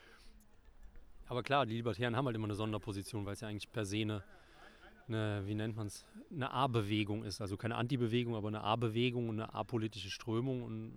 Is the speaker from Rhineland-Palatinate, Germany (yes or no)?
yes; Rhineland-Palatinate, Germany; Rheinland-Pfalz verschrieben. Und das ist das Bundesland, wo ich herkomme.